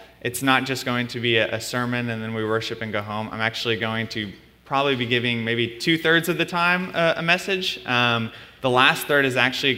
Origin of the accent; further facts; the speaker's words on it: Arlington, Texas, United States; born there; now in Tyler, United States; But I was born in Arlington, Texas, so 2 hours west of here, concrete jungle.